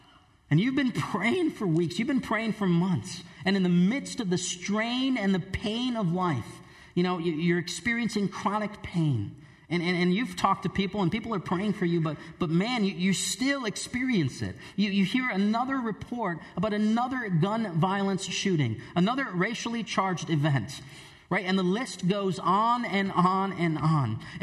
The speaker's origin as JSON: {"language": "English", "town": "East Lansing", "region": "Michigan", "country": "United States", "tie": "born or raised there", "said": "I grew up in East Lansing, Michigan, and so being in the North, you know, Chick-fil-A was not a normal thing for me"}